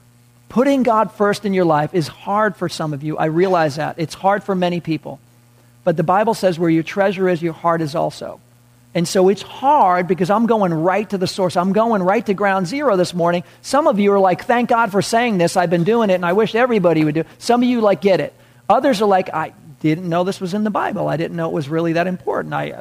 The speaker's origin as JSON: {"language": "English", "region": "New York", "country": "United States", "said": "I'm a kid from New York where people would steal your lunch on the way to school."}